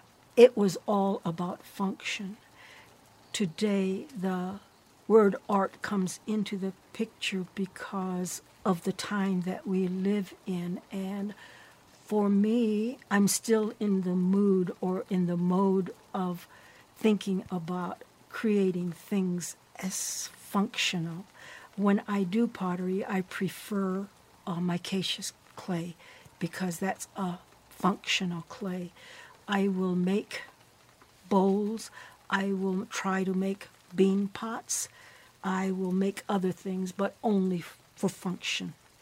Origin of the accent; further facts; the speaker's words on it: Santa Clara Pueblo, New Mexico, United States; I'm from Santa Clara Pueblo.